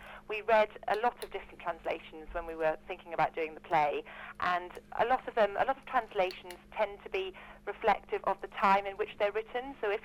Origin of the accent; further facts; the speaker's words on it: Wales, United Kingdom; I'm originally from Wales, so I do quite a lot of Welsh TV.